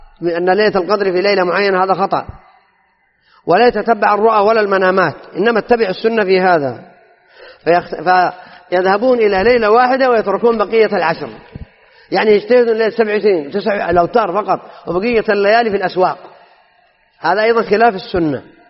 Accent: Saudi Arabia; في بلادنا المملكة العربية السعودية

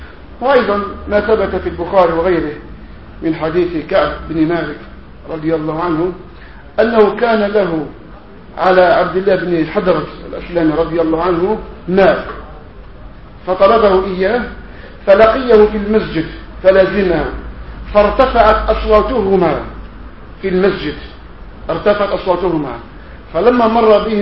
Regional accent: Algeria; نحن جزائريين نفعل هكذا

